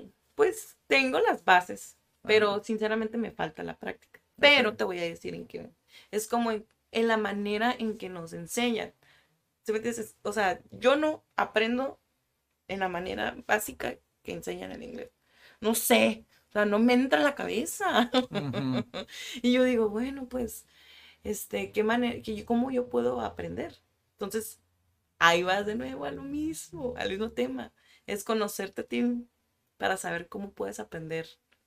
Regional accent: Tijuana, Baja California, Mexico; a veces nuestra forma de hablar en Tijuana uh-huh. es muy mix, es un mix.

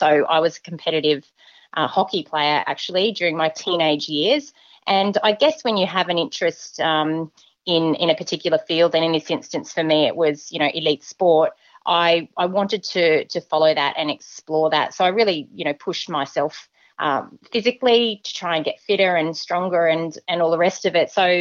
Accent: Brisbane, Queensland, Australia; I actually grew up in the outer suburbs, which was very common back in the day. So in the southern part of the Moreton Bay Shire was where I called home.

